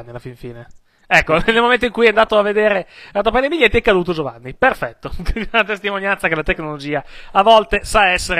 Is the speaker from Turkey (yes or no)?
no; Quebec, Canada; Sì, arriverebbero a cavallo, visto che sono del Quebec.